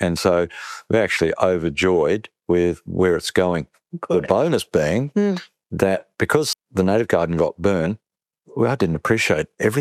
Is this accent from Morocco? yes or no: no; Australia; we're Australian, we pick ourselves up, we move on